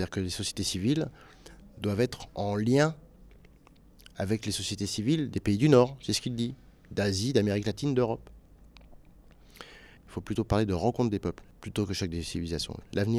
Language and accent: French; Guinea; also born or lived in France; je suis guinéen, mais je suis aussi français puisque ma mère est française. J'ai grandi beaucoup ici.